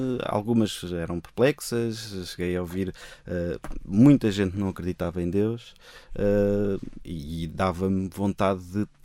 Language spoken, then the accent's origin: Portuguese; Lisbon, Portugal; eu cresci ali no Calheiris de Benfica, numa paróquia de franciscanos capuchinhos